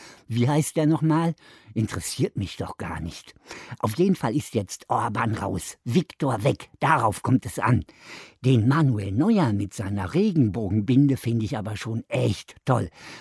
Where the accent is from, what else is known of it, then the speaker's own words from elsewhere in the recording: Bochum, North Rhine-Westphalia, Germany; Ich komme nämlich aus Bochum.